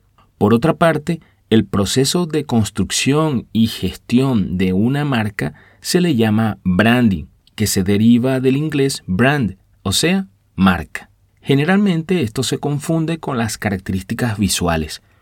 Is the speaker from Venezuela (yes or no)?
yes; Venezuela; recordé la frase que decía un pintoresco personaje de una telenovela muy vista en mi país en los años 90.